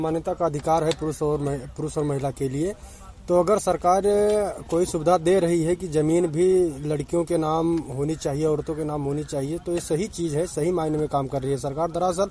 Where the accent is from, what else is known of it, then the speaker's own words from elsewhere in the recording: Vijayasarganj, Uttar Pradesh, India; विजयसरगंज